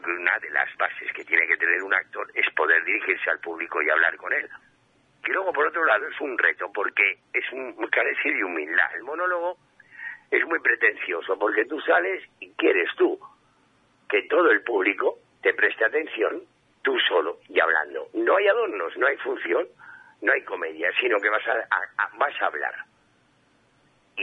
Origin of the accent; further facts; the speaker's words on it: Spain; yo, que soy un tío, me siento español a muerte